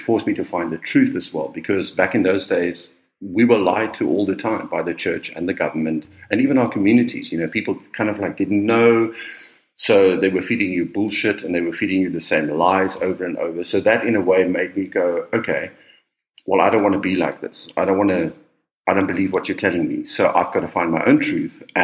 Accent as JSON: {"language": "English", "country": "South Africa", "tie": "born or raised there", "said": "growing up in South Africa in the sort of 70s and 80s"}